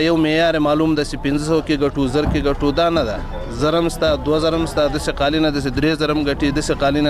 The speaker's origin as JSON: {"language": "Pashto", "region": "Logar", "country": "Afghanistan", "said": "زه د لوګر ولایت اوسیدونکو یم"}